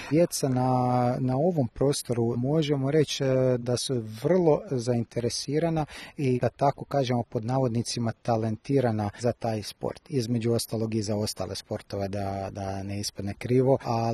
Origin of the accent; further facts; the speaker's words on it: Kutina, Sisak-Moslavina County, Croatia; now in Zagreb, Croatia; nisam iz Jaske, ja sam iz Kutine, inače u Zagrebu već jedno gotovo 10 godina